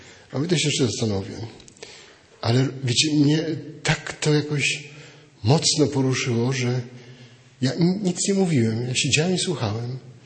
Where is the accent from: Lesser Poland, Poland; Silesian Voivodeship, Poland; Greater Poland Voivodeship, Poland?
Greater Poland Voivodeship, Poland; Ja jestem prostym chłopakiem z Wielkopolski